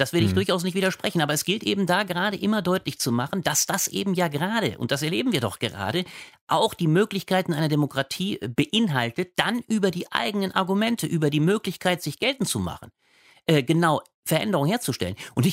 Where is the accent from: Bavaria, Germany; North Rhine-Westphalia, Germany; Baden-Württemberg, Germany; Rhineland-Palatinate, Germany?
Rhineland-Palatinate, Germany; Ingelheim; Bin nämlich selber aus Rheinland-Pfalz, aus Ingelheim.